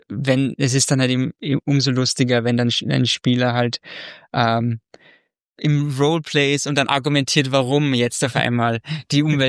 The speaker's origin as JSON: {"language": "German", "country": "Austria", "said": "okay, ich bin Österreicher, ja, wir Österreicher haben sehr oft, dass wir uns mit der Deutschland-Variante begnügen müssen bei Spielen."}